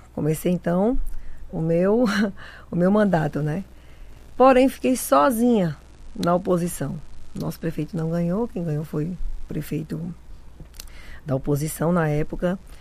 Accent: Paraíba, Brazil; moved away as an adult; also born or lived in São Paulo; Vim da Paraíba, na verdade sou paulista, criada na Paraíba e roraimada agora. Cheguei aqui em 2003, né, com a esperança de um futuro melhor.

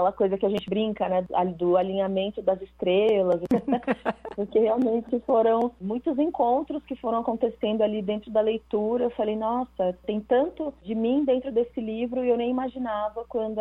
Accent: São Paulo, Brazil; Eu cresci, eu nasci em São Paulo, nasci, morei a maior parte da minha vida na periferia de São Paulo.

